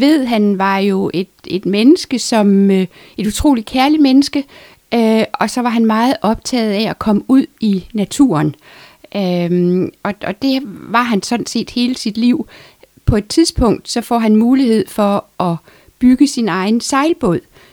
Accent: Vanløse, Capital Region of Denmark, Denmark; also born or lived in Nørrebro; Født på Nørrebro, flyttede vi til Vanløse.

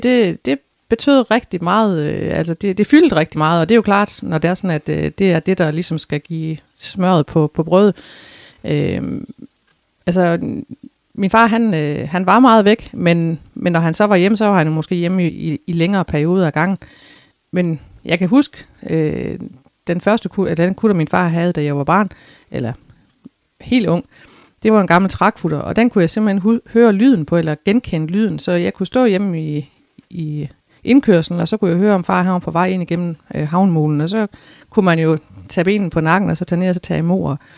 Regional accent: Strandby, North Denmark Region, Denmark; Jeg er født og opvokset i Strandby, og der havde jeg en god barndom, stabil barndom, synes jeg

